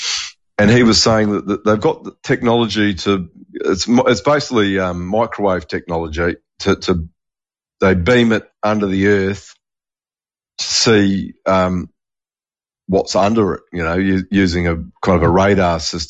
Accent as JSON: {"language": "English", "country": "New Zealand", "tie": "born or raised there", "said": "Blood and bone factories, like where I grew up in New Zealand, there was a blood and bone factory, lots of abattoirs, obviously."}